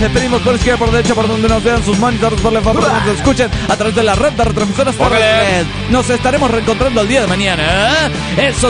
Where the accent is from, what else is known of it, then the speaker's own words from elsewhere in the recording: Querétaro, Mexico; de Querétaro, México.